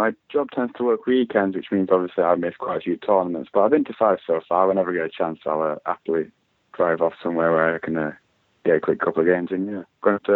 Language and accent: English; Leeds, Yorkshire and the Humber, United Kingdom; I'm from Leeds in Yorkshire. That's towards the north of England, really, just south of Scotland.